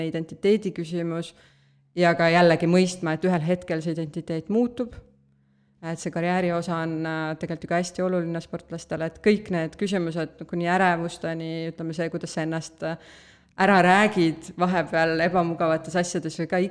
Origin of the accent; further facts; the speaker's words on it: Tartu, Tartu County, Estonia; mina olen siis Tartust.